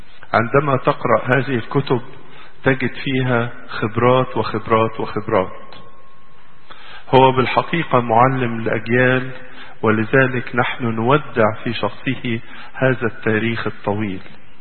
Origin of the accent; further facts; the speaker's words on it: Egypt; ليس قلوبنا كمصريين، ولكن قلوب كل العالم